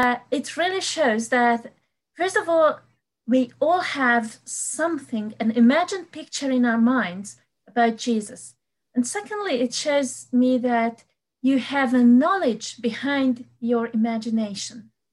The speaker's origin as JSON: {"language": "English", "country": "Hungary", "second_language": "English", "said": "As you said, I am from Hungary, so please forgive my English skills."}